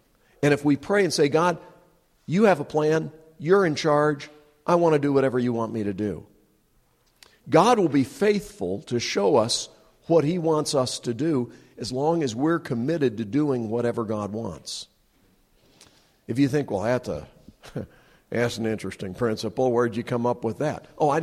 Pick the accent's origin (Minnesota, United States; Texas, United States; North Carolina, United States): North Carolina, United States; She's a Southern girl. I grew up in North Carolina. She grew up in Louisiana.